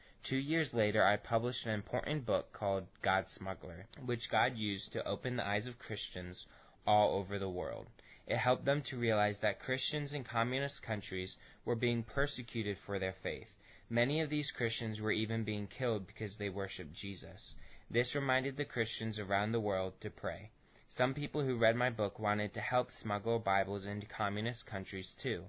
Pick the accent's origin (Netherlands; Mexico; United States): Netherlands; I was born on May 11, 1928, in a small town in Holland.